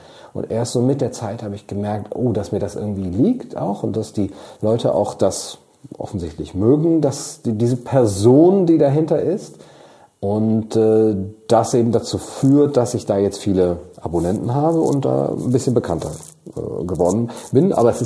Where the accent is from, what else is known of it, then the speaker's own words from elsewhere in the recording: Cologne, North Rhine-Westphalia, Germany; ich bin in Köln geboren, aufgewachsen, zur Schule gegangen